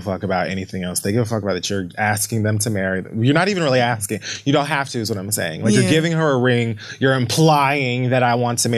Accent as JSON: {"language": "English", "town": "Bronx", "region": "New York", "country": "United States", "said": "he knows that I'm like, I'm passionate and I'm from the Bronx and whatever, whatever."}